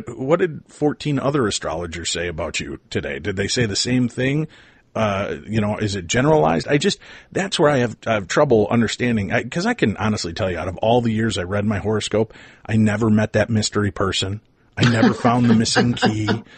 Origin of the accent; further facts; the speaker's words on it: Chicago, Illinois, United States; I grew up in Chicago, so I would look in the Sun Times for the one and the Tribune for the other